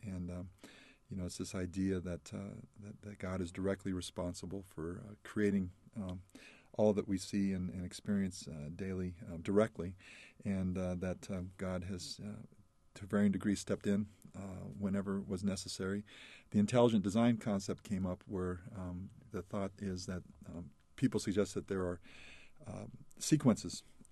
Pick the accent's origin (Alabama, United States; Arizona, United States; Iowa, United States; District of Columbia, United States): Iowa, United States; and we grew up in Iowa, and my parents always made sure that we got out to the national parks on both the east and west coasts